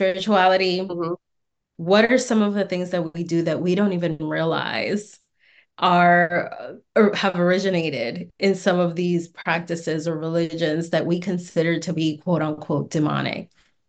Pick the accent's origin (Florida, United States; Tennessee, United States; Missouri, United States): Florida, United States; I grew up in South Florida, and a lot of my clients are South Floridians.